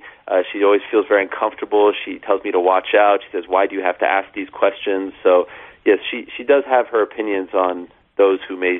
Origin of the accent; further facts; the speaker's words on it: Canada; now in United States; And so being Jewish, being Canadian, has been a big part of my identity.